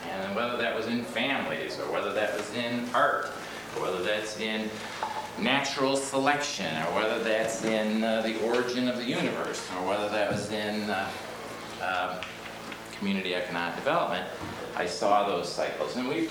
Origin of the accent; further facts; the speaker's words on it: Chicago, Illinois, United States; I'm a community economic development consultant, born and raised in Chicago, Illinois, and that's really where I sort of cut my teeth in community organizing and development and activism.